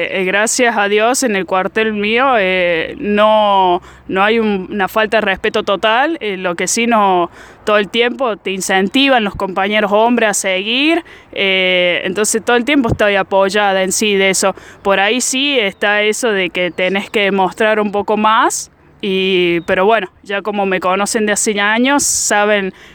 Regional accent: La Granja, Córdoba, Argentina; Sí, soy de acá, de La Granja. Desde que nací, digamos, me he criado en esta zona.

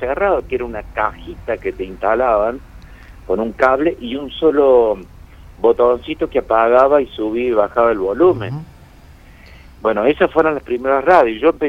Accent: Colazo, Córdoba, Argentina; born there; Yo nací en Colazo, es un pueblo que ahora debe tener... no llega a 2.000 habitantes, está cerca de Oliva, y yo nací ahí

